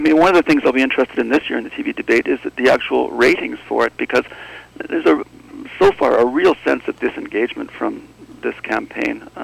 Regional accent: British Columbia, Canada; as a British Columbian

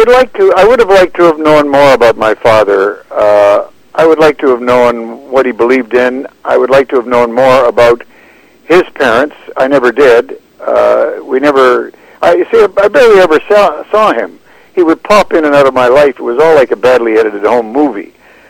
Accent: Prince Rupert, British Columbia, Canada; This was during the war when I was growing up in Rupert.

